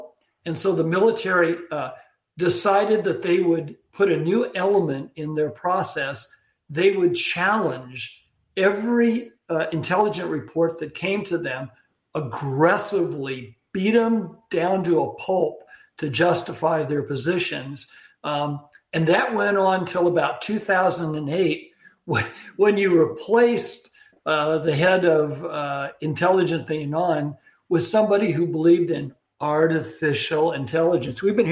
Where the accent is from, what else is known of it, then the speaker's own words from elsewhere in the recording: Santa Clara, California, United States; You know, I grew up in Santa Clara. I went to Stanford. I went to UC.